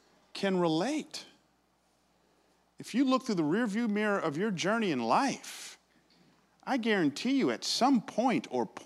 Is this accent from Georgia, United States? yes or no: yes; Atlanta, Georgia, United States; I grew up in Atlanta, but my mom's from Philly, so we would always go to Philadelphia to visit her side of the family in the summers.